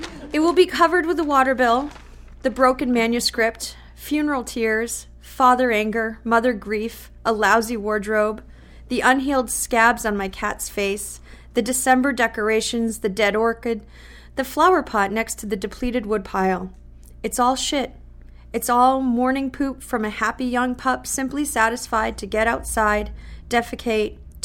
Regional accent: Worcester, Massachusetts, United States; now in Exeter, United States; I think I heard the word Worcester in the crowd. I'm from Worcester originally, but I live in Exeter now.

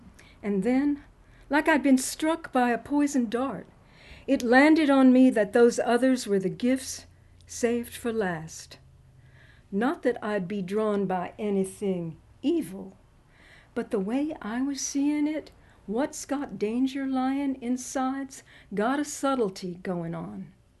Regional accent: Texas, United States; I grew up in Texas. There were a lot of holy rollers in Texas with tents that near the country club my family belonged

